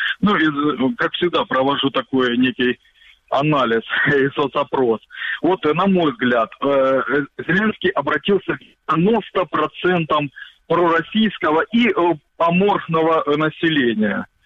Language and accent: Russian; Donetsk, Donetsk Oblast, Ukraine; now in Kramatorsk, Ukraine; Краматорск. Сам, как бывший дончанин